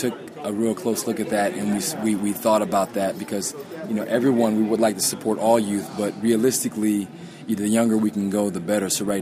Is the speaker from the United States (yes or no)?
yes; Los Angeles, California, United States; my story is I grew up here in Los Angeles in the hood in central L.A., and it was basically, put food in your belly, clothes in your back, roof over your head, and it was basically survival.